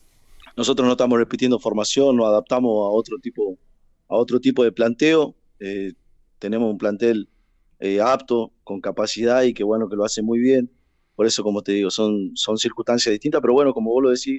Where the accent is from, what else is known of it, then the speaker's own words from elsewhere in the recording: Tucumán, Argentina; now in Neuquén, Argentina; Yo cuando yo llegué hace 2 años y medio, 3 acá a Neuquén, yo soy tucumano